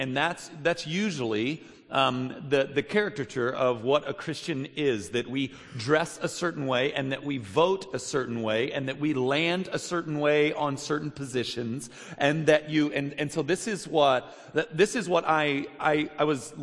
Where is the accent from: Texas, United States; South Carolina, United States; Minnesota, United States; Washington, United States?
Washington, United States; Olympia; born there; I was born in Olympia, and then I still head up to Seattle probably twice a year to teach.